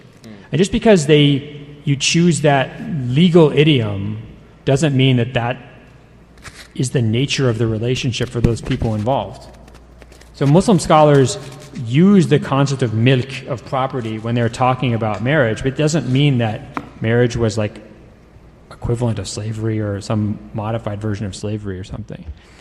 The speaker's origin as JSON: {"language": "English", "town": "Chevy Chase", "region": "Maryland", "country": "United States", "tie": "born or raised there", "said": "I was raised in Washington, D.C. suburbs."}